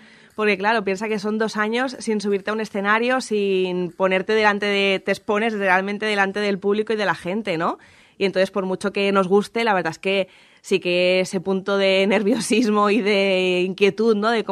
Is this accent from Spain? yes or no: yes; Catalonia, Spain; la gran mayoría de gente del grupo somos catalanes, o sea, no somos nacidos prácticamente en Aragón